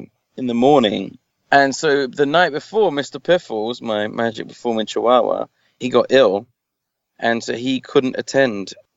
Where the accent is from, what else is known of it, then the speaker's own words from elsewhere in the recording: Forest Hill, London, United Kingdom; Southeast London, in this place called Forest Hill, on a rope park around there, which is, it's near Lewisham, I guess.